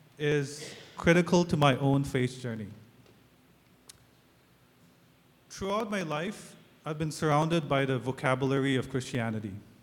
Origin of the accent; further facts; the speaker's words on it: Nagaland, India; I am originally from Nagaland, which is a small state in India's northeastern region. The region is basically wedged between the Himalayas and China in the north and the country of Myanmar in the east.